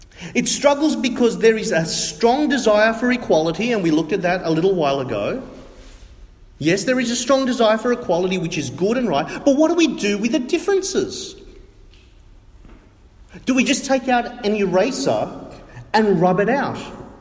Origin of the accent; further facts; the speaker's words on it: Australia; I, as an Australian, as a foreigner